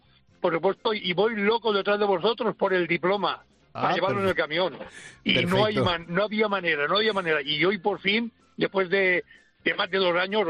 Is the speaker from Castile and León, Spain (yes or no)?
no; Xixona, Valencian Community, Spain; Yo del pueblo de Turrón, de Gijona.